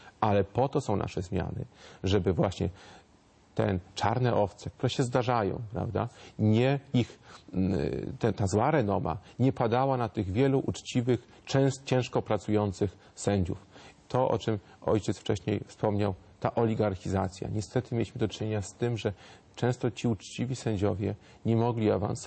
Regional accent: Stalowa Wola, Subcarpathian Voivodeship, Poland; Podam przykład z moich rodzinnych stron. Pochodzę ze Stalowej Woli

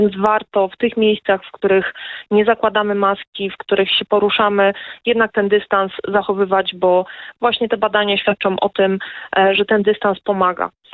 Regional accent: Silesian Voivodeship, Poland; Ja jestem ze Śląska

